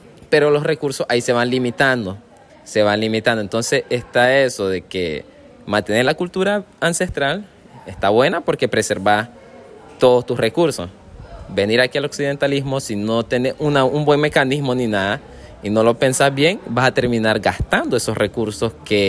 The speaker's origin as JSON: {"language": "Spanish", "region": "Caribbean coast", "country": "Nicaragua", "said": "donde sea que voy, primero soy costeño antes de ser nicaragüense."}